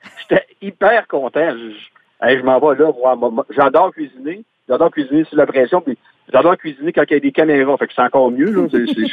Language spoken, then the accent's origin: French; Sainte-Angèle-de-Laval, Quebec, Canada; Surtout, Saint-Angèle de Laval, c'est un super de beau village. Sur le bord du fleuve Saint-Laurent